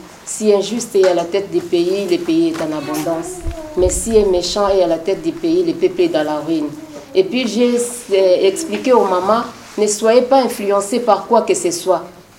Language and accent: French; DR Congo; moved away as an adult; Moi, je suis née en RDC, grandi là-bas, j'ai eu aussi tous mes enfants là-bas.